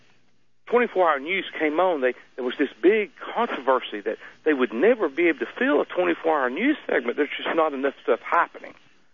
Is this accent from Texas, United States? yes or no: yes; Lufkin, Texas, United States; born there; I was from what you're referring to is when they asked me where I was born at. I was from Lufkin, the small town.